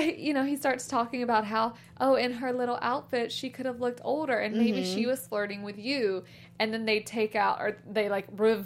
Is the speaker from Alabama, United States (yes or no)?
yes; Alabama, United States; I'm from Alabama.